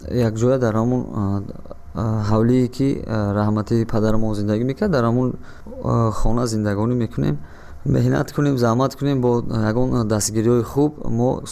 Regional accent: Dushanbe, Tajikistan; من 5 ینوری سال 1990 در شهر دوشنبه به دنیا آمدم.

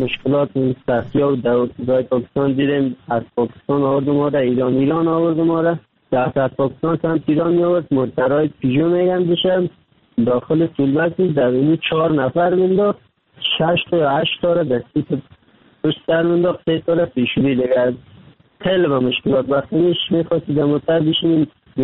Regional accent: Kabul, Afghanistan; آمدم از کابل آمدم

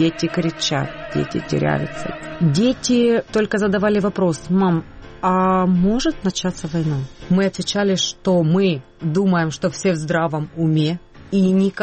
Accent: Kryvyi Rih, Dnipropetrovsk Oblast, Ukraine; moved away as an adult; Я из Кривого Рога. Вынуждена была бежать с детьми после того, когда произошли взрывы у нас в городе.

